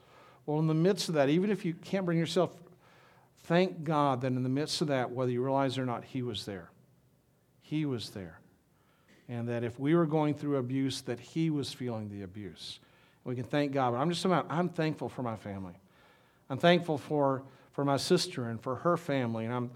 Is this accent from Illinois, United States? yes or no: no; Minden, Louisiana, United States; also born or lived in Tulsa; I grew up in Minden, which is, you know, the part of the Architects, and lived there and went and lived Tulsa 8 years, and I've been back here ever since then.